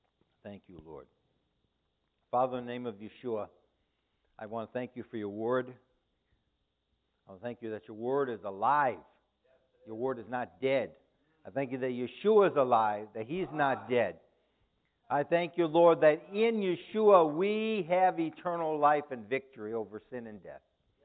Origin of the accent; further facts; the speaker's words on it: Chicago, Illinois, United States; As a young boy growing up in Chicago, I would run home after school so I could put on the television set to watch the Cubbies